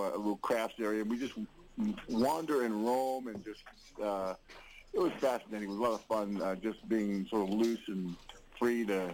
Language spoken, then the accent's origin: English; United States; now in Canada; Just as a black actor, I'm actually an American, permanent resident here in Canada